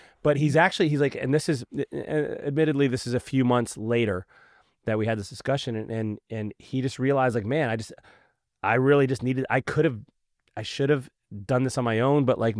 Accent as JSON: {"language": "English", "town": "Raleigh", "region": "North Carolina", "country": "United States", "tie": "born or raised there", "said": "We have an upcoming business builder workshop in Raleigh, North Carolina, my hometown, from November 13th to the 15th."}